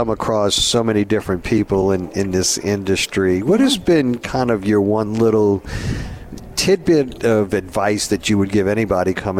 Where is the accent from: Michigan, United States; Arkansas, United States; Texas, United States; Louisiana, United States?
Louisiana, United States; New Orleans; because typically when I tell folks, guys, I'm from New Orleans